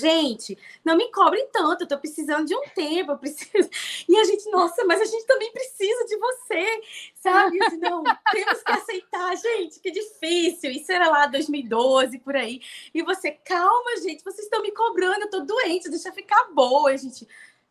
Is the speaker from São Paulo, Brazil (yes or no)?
no; Bahia, Brazil; now in Recife, Brazil; Eu sou natural da Bahia. Sou filha do … uma mistura de Minas com Bahia. E moro no Recife, Pernambuco.